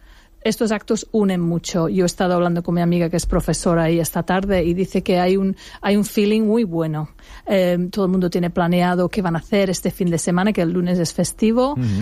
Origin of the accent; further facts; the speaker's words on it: l'Alfàs del Pi, Valencian Community, Spain; porque yo soy de Alfa del Pi